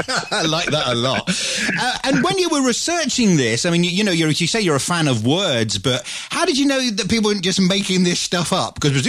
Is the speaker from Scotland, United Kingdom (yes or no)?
yes; Glasgow, Scotland, United Kingdom; I'm from Glasgow